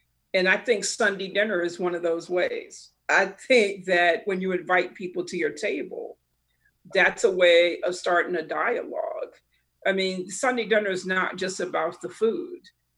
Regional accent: Washington, District of Columbia, United States; You know, I grew up in Washington, D.C., read a lot of Black history

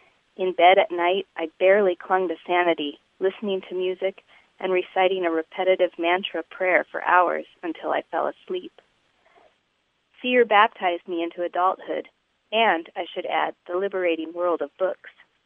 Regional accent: El Paso, Texas, United States; now in California, United States; I grew up in El Paso, and although I live in California now, I still consider El Paso home.

